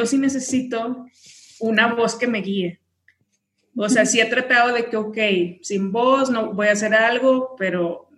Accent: Tamaulipas, Mexico; now in Mexico City, Mexico; vivo en Ciudad de México, pero soy de Tamaulipas, tengo ya 7 años viviendo acá, y bueno, sí es un cambio de ciudad y de todo, ¿no? Del norte a la Ciudad de México.

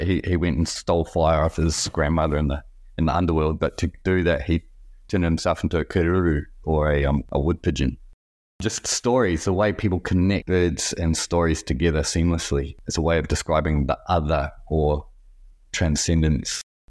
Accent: New Zealand; growing up in New Zealand

